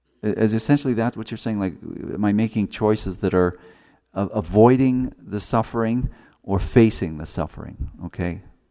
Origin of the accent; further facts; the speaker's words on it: Canada; I also speak French because I'm Canadian. I am Canadian.